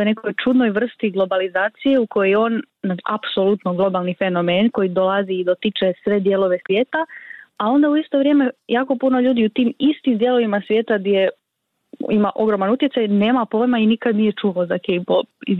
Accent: Croatia; kod nas u Hrvatskoj recimo zanimljivo to da je

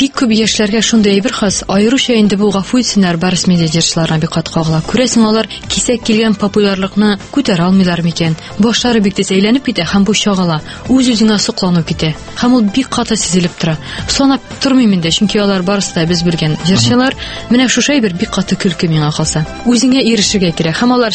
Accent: Aktanysh, Tatarstan, Russia; Мин Актаныштан. Һәм мин моның белән шатланам.

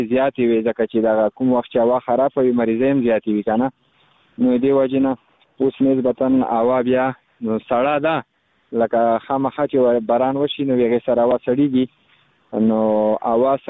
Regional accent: Khost, Afghanistan; زه خو د خوست ولایت مربوط یم، مرکز اوسیدونکی یم.

